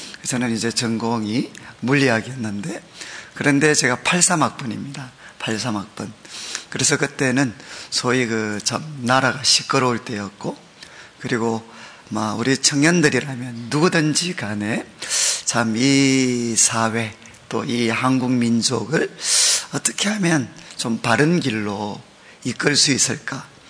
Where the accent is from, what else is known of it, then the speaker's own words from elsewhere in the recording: Daegu, South Korea; moved away; 저는 원래 고향이 대구인데 그래도 이제 공부를 좀 했으니까 서울을 왔겠죠.